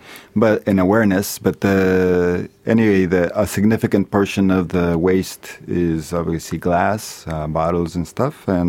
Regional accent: Ecuador; I was recycling plastic in my home country in Ecuador.

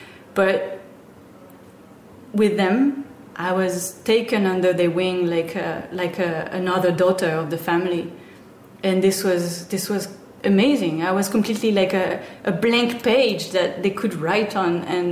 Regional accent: Paris, Île-de-France, France; English is a second language; now in Oroville, United States; growing up in Paris, I couldn't imagine that life was so beautiful and so blissful.

